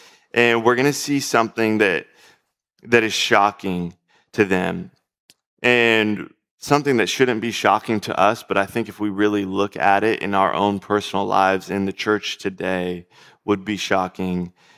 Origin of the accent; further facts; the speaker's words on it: Florida, United States; We are up here from Florida, and I thought we were going to be escaping the heat a little bit.